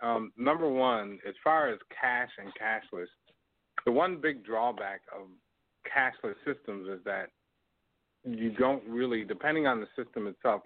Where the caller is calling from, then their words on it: Toronto, Ontario, Canada; calling you from Toronto.